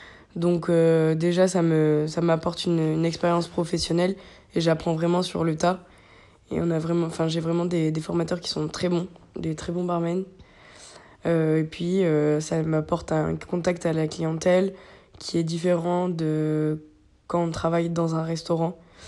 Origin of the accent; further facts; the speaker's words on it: Sestas, Nouvelle-Aquitaine, France; Quand j'étais petite, j'étais à Pessac-Magonty, c'était pas très loin de là où j'habitais à Sestas.